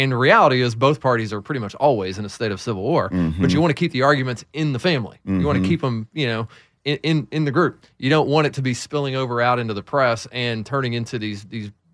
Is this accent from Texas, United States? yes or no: yes; Texas, United States; And I moved back here in 2009, mm-hmm. and I grew up in Texas.